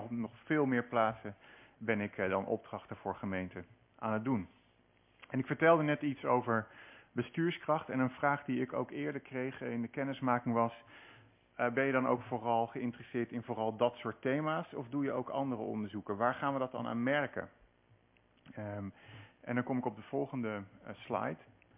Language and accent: Dutch; Buren, Gelderland, Netherlands; now in Leiden, Netherlands; Dat is ook tussen de rivieren, namelijk de Betuwe Buren. Dat is waar ik ben opgegroeid. Waar ik de eerste 20 jaar van mijn leven ongeveer heb doorgebracht.